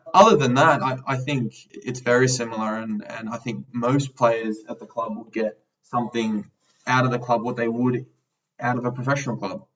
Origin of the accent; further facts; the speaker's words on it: Sydney, New South Wales, Australia; So I grew up in Sydney. A part of Sydney, which is the St. George area, has quite a lot of European influence, a lot of former Yugoslavian nations there, Croatians, Serbians, Italians as well, Greeks.